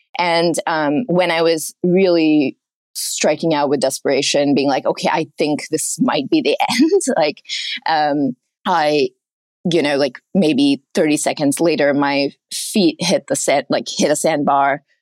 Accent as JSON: {"language": "English", "country": "Oman", "tie": "born or raised there", "said": "I'm very much a water baby. I grew up in Oman, a mile away from the beach."}